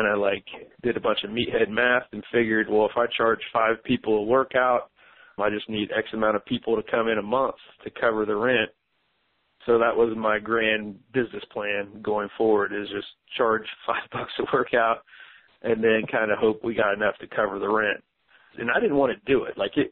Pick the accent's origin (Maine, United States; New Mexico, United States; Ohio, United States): Ohio, United States; Portsmouth; my two big loves in life are the military and my hometown. And earlier we kind of talked about the unique demographics that Portsmouth has to offer.